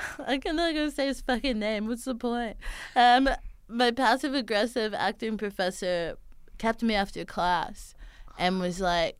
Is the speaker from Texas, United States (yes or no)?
yes; Houston, Texas, United States; she's from Houston. Like, that's my hometown.